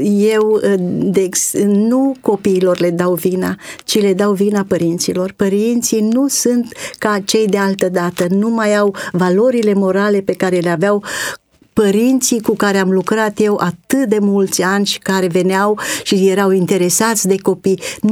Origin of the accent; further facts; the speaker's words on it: Rebra, Bistrița-Năsăud, Romania; moved away; vin din Bistrița Năsăud, de lângă Năsăud, din comuna Rebra, iar în 1975 am fost adoptată de Ținutul Dobrogea și de atunci sunt dobrogeancă.